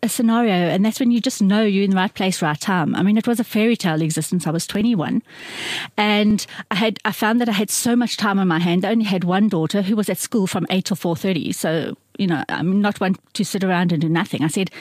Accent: South Africa; we couldn't have full-time employment as a South African in the dark days of apartheid.

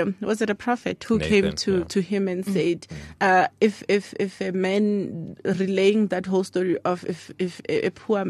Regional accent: Soshanguve, Gauteng, South Africa; I'm from Sosha Mguve

